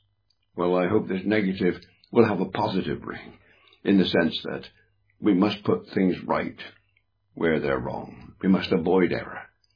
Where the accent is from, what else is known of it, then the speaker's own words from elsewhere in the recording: England, United Kingdom; I am an Englishman, yes. But first and foremost now, I am a Christian, a believer. I'm one of the called out ones. Yes, I'm an Englishman.